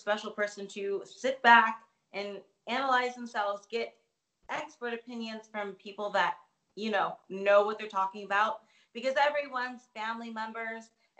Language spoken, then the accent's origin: English; Ohio, United States; which was a super special win to me because it was in my home state of Ohio and it was such a big deal.